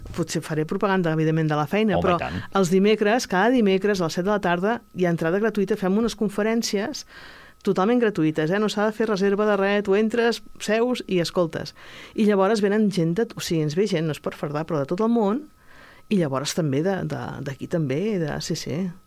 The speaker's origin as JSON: {"language": "Catalan", "town": "Sabadell", "region": "Catalonia", "country": "Spain", "tie": "born there", "said": "Jo visc a castellà, però jo vaig néixer a Sabadell."}